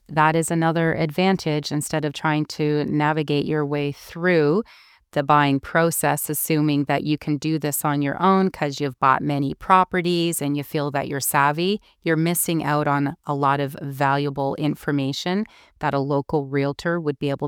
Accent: Ontario, Canada; I'm originally from Ontario, as you are as well

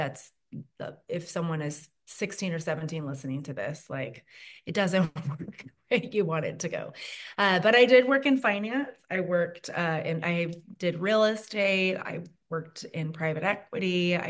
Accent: Washington, United States; Yeah, we're in Washington State. Yeah. And Chad and I both, we were born and raised in Washington.

